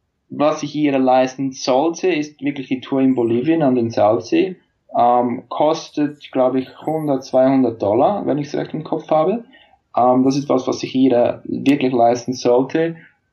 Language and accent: German; Switzerland; weil zum Beispiel in Australien kann ich als Schweizer kein Work and Travel Visum beantragen